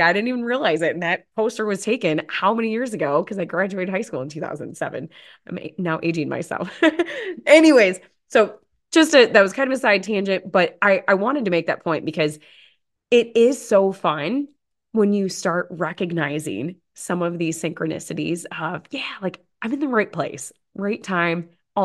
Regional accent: Potosi, Wisconsin, United States; So first and foremost, again, I had that drop off in Potosi, Wisconsin for my hometown.

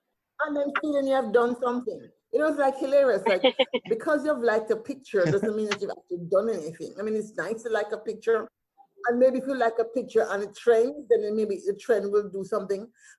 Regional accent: Jamaica; maybe it's the way I was brought up in Jamaica at an all-girls high school where I was allowed to have my voice.

